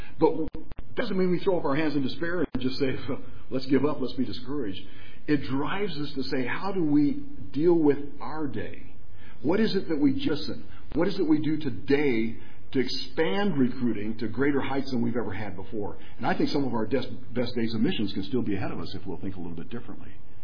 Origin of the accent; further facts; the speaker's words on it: Nigeria; I grew up in Nigeria, and we didn't have OSHA back then